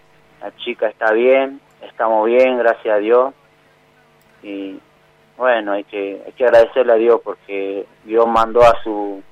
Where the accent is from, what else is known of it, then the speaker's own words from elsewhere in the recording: Tucumán, Argentina; No, soy tucumano, tucumano